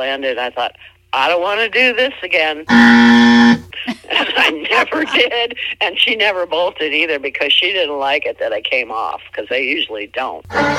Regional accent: Minneapolis, Minnesota, United States; born there; And I was born in Minneapolis in 1950, and when I was 6 years old, I got a bouncing horse.

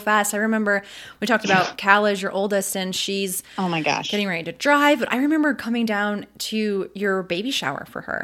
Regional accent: Indiana, United States; oh, everybody's from Kentucky. We're from Indiana.

